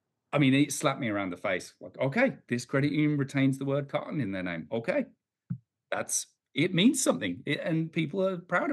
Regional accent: England, United Kingdom; because I am white, I am English.

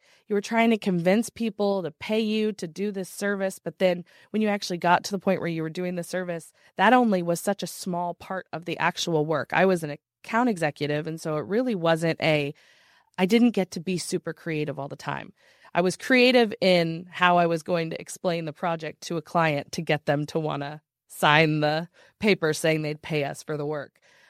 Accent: the South, United States; now in Florida, United States; I live in Florida. I grew up in the South in the U.S., so I thought I would be a mom.

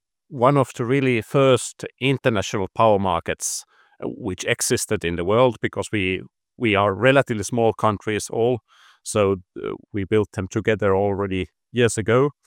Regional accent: Pirkanmaa, Finland; now in Switzerland; I'm close from Tampere, Finland. So worked like in home country before joining AXPO in Switzerland.

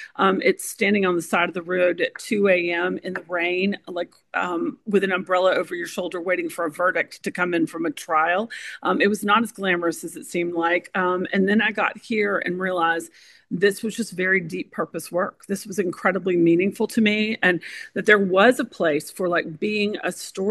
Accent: Chattanooga, Tennessee, United States; moved away; Now, my mother could have killed me to move to North Carolina because Chattanooga as my hometown meant my whole family was there.

